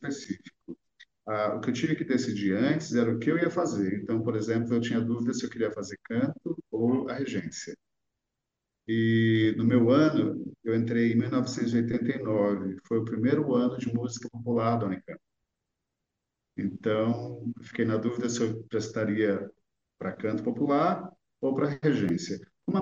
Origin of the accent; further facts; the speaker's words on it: Santos, São Paulo, Brazil; born there; meu pai é alagoano, de origem alagoana, minha mãe é mineira, mas nós nascemos todos em Santos, os filhos, né?